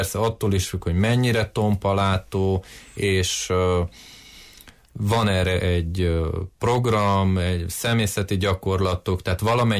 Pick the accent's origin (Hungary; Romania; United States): Romania; Sândominic, Harghita; Én ott nőttem fel, Garados oldalába mászkáltam gyerekkoromba, és nagyon sok időt töltöttem Domokoson, rokonság ott van, Csíkszeredában